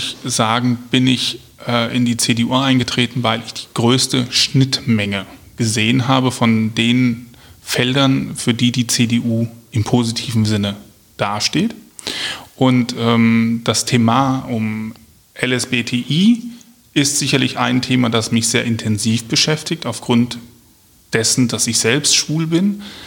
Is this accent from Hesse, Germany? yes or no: yes; Marburg, Hesse, Germany; moved away as an adult; now in Wiesbaden, Germany; Ich bin 2009 hierher gezogen und komme ursprünglich aus Mittelhessen, aus Marburg. Dort bin ich groß geworden, habe meine Kindheit, meine Jugend, meine Berufsanfänge verbracht. Und bin dann, wie gesagt, in 2009 hier nach Wiesbaden gezogen.